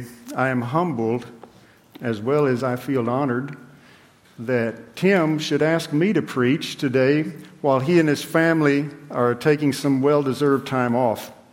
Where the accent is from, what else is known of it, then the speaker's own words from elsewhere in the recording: Texas, United States; I grew up in West Texas in the home of a Southern Baptist preacher.